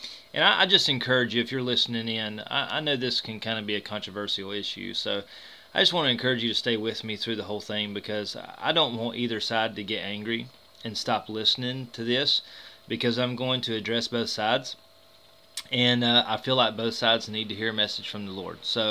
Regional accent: Chesnee, South Carolina, United States; While growing up in South Carolina, in Chesney, South Carolina, I have personally witnessed my black friends be mistreated

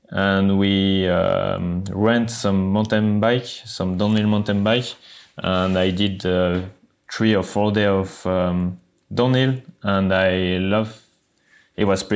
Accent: Lyon, Auvergne-Rhône-Alpes, France; English is a second language; So I come from Lyon, mm-hmm. Close to Lyon. My place is like, we call it... Mont du Lyonnais is like a small hill in the close to Lyon.

